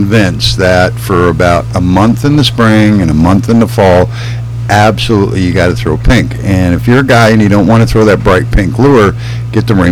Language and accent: English; Illinois, United States; born there; because I was born in Illinois.